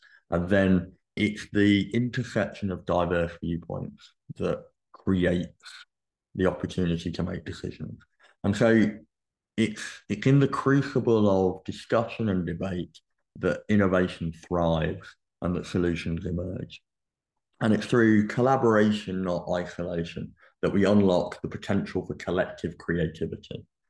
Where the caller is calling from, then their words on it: Ontario, Canada; I'm dialing in from Ontario, Canada, where it's a balmy -5 degrees.